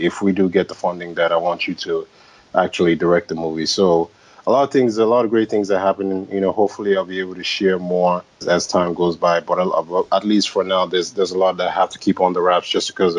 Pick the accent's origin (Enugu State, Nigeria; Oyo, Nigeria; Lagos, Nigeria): Lagos, Nigeria; growing up in Lagos, Nigeria, I didn't even think I would be